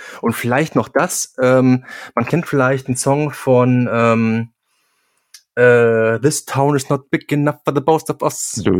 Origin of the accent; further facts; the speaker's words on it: North Rhine-Westphalia, Germany; Aber wir kommen ja beide aus dem Ruhrpott.